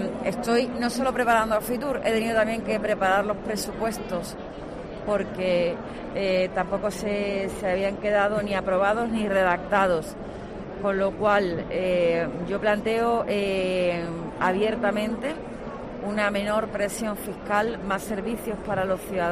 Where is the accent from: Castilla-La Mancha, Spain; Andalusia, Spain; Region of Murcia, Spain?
Andalusia, Spain; Torremolinos; este año tengo el orgullo de venir como alcaldesa de mi pueblo, de Torremolinos.